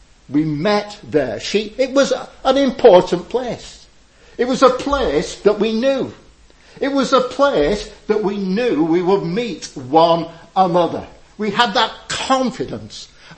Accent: Blackburn, North West England, United Kingdom; because I'm a simple man, because I come from Blackburn.

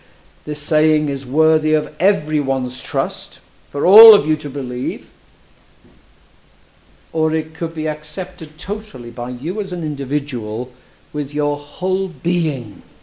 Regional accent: Liverpool, North West England, United Kingdom; I was brought up in Arminianism, I have to confess to you, and in Liverpool, Little Mission Hall

